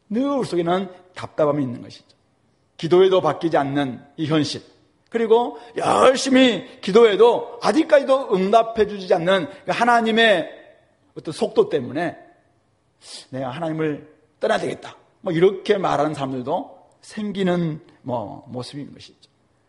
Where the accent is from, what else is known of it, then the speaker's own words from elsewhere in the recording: Yeosu, South Jeolla, South Korea; 제가 근데 저 여수 고향 가다가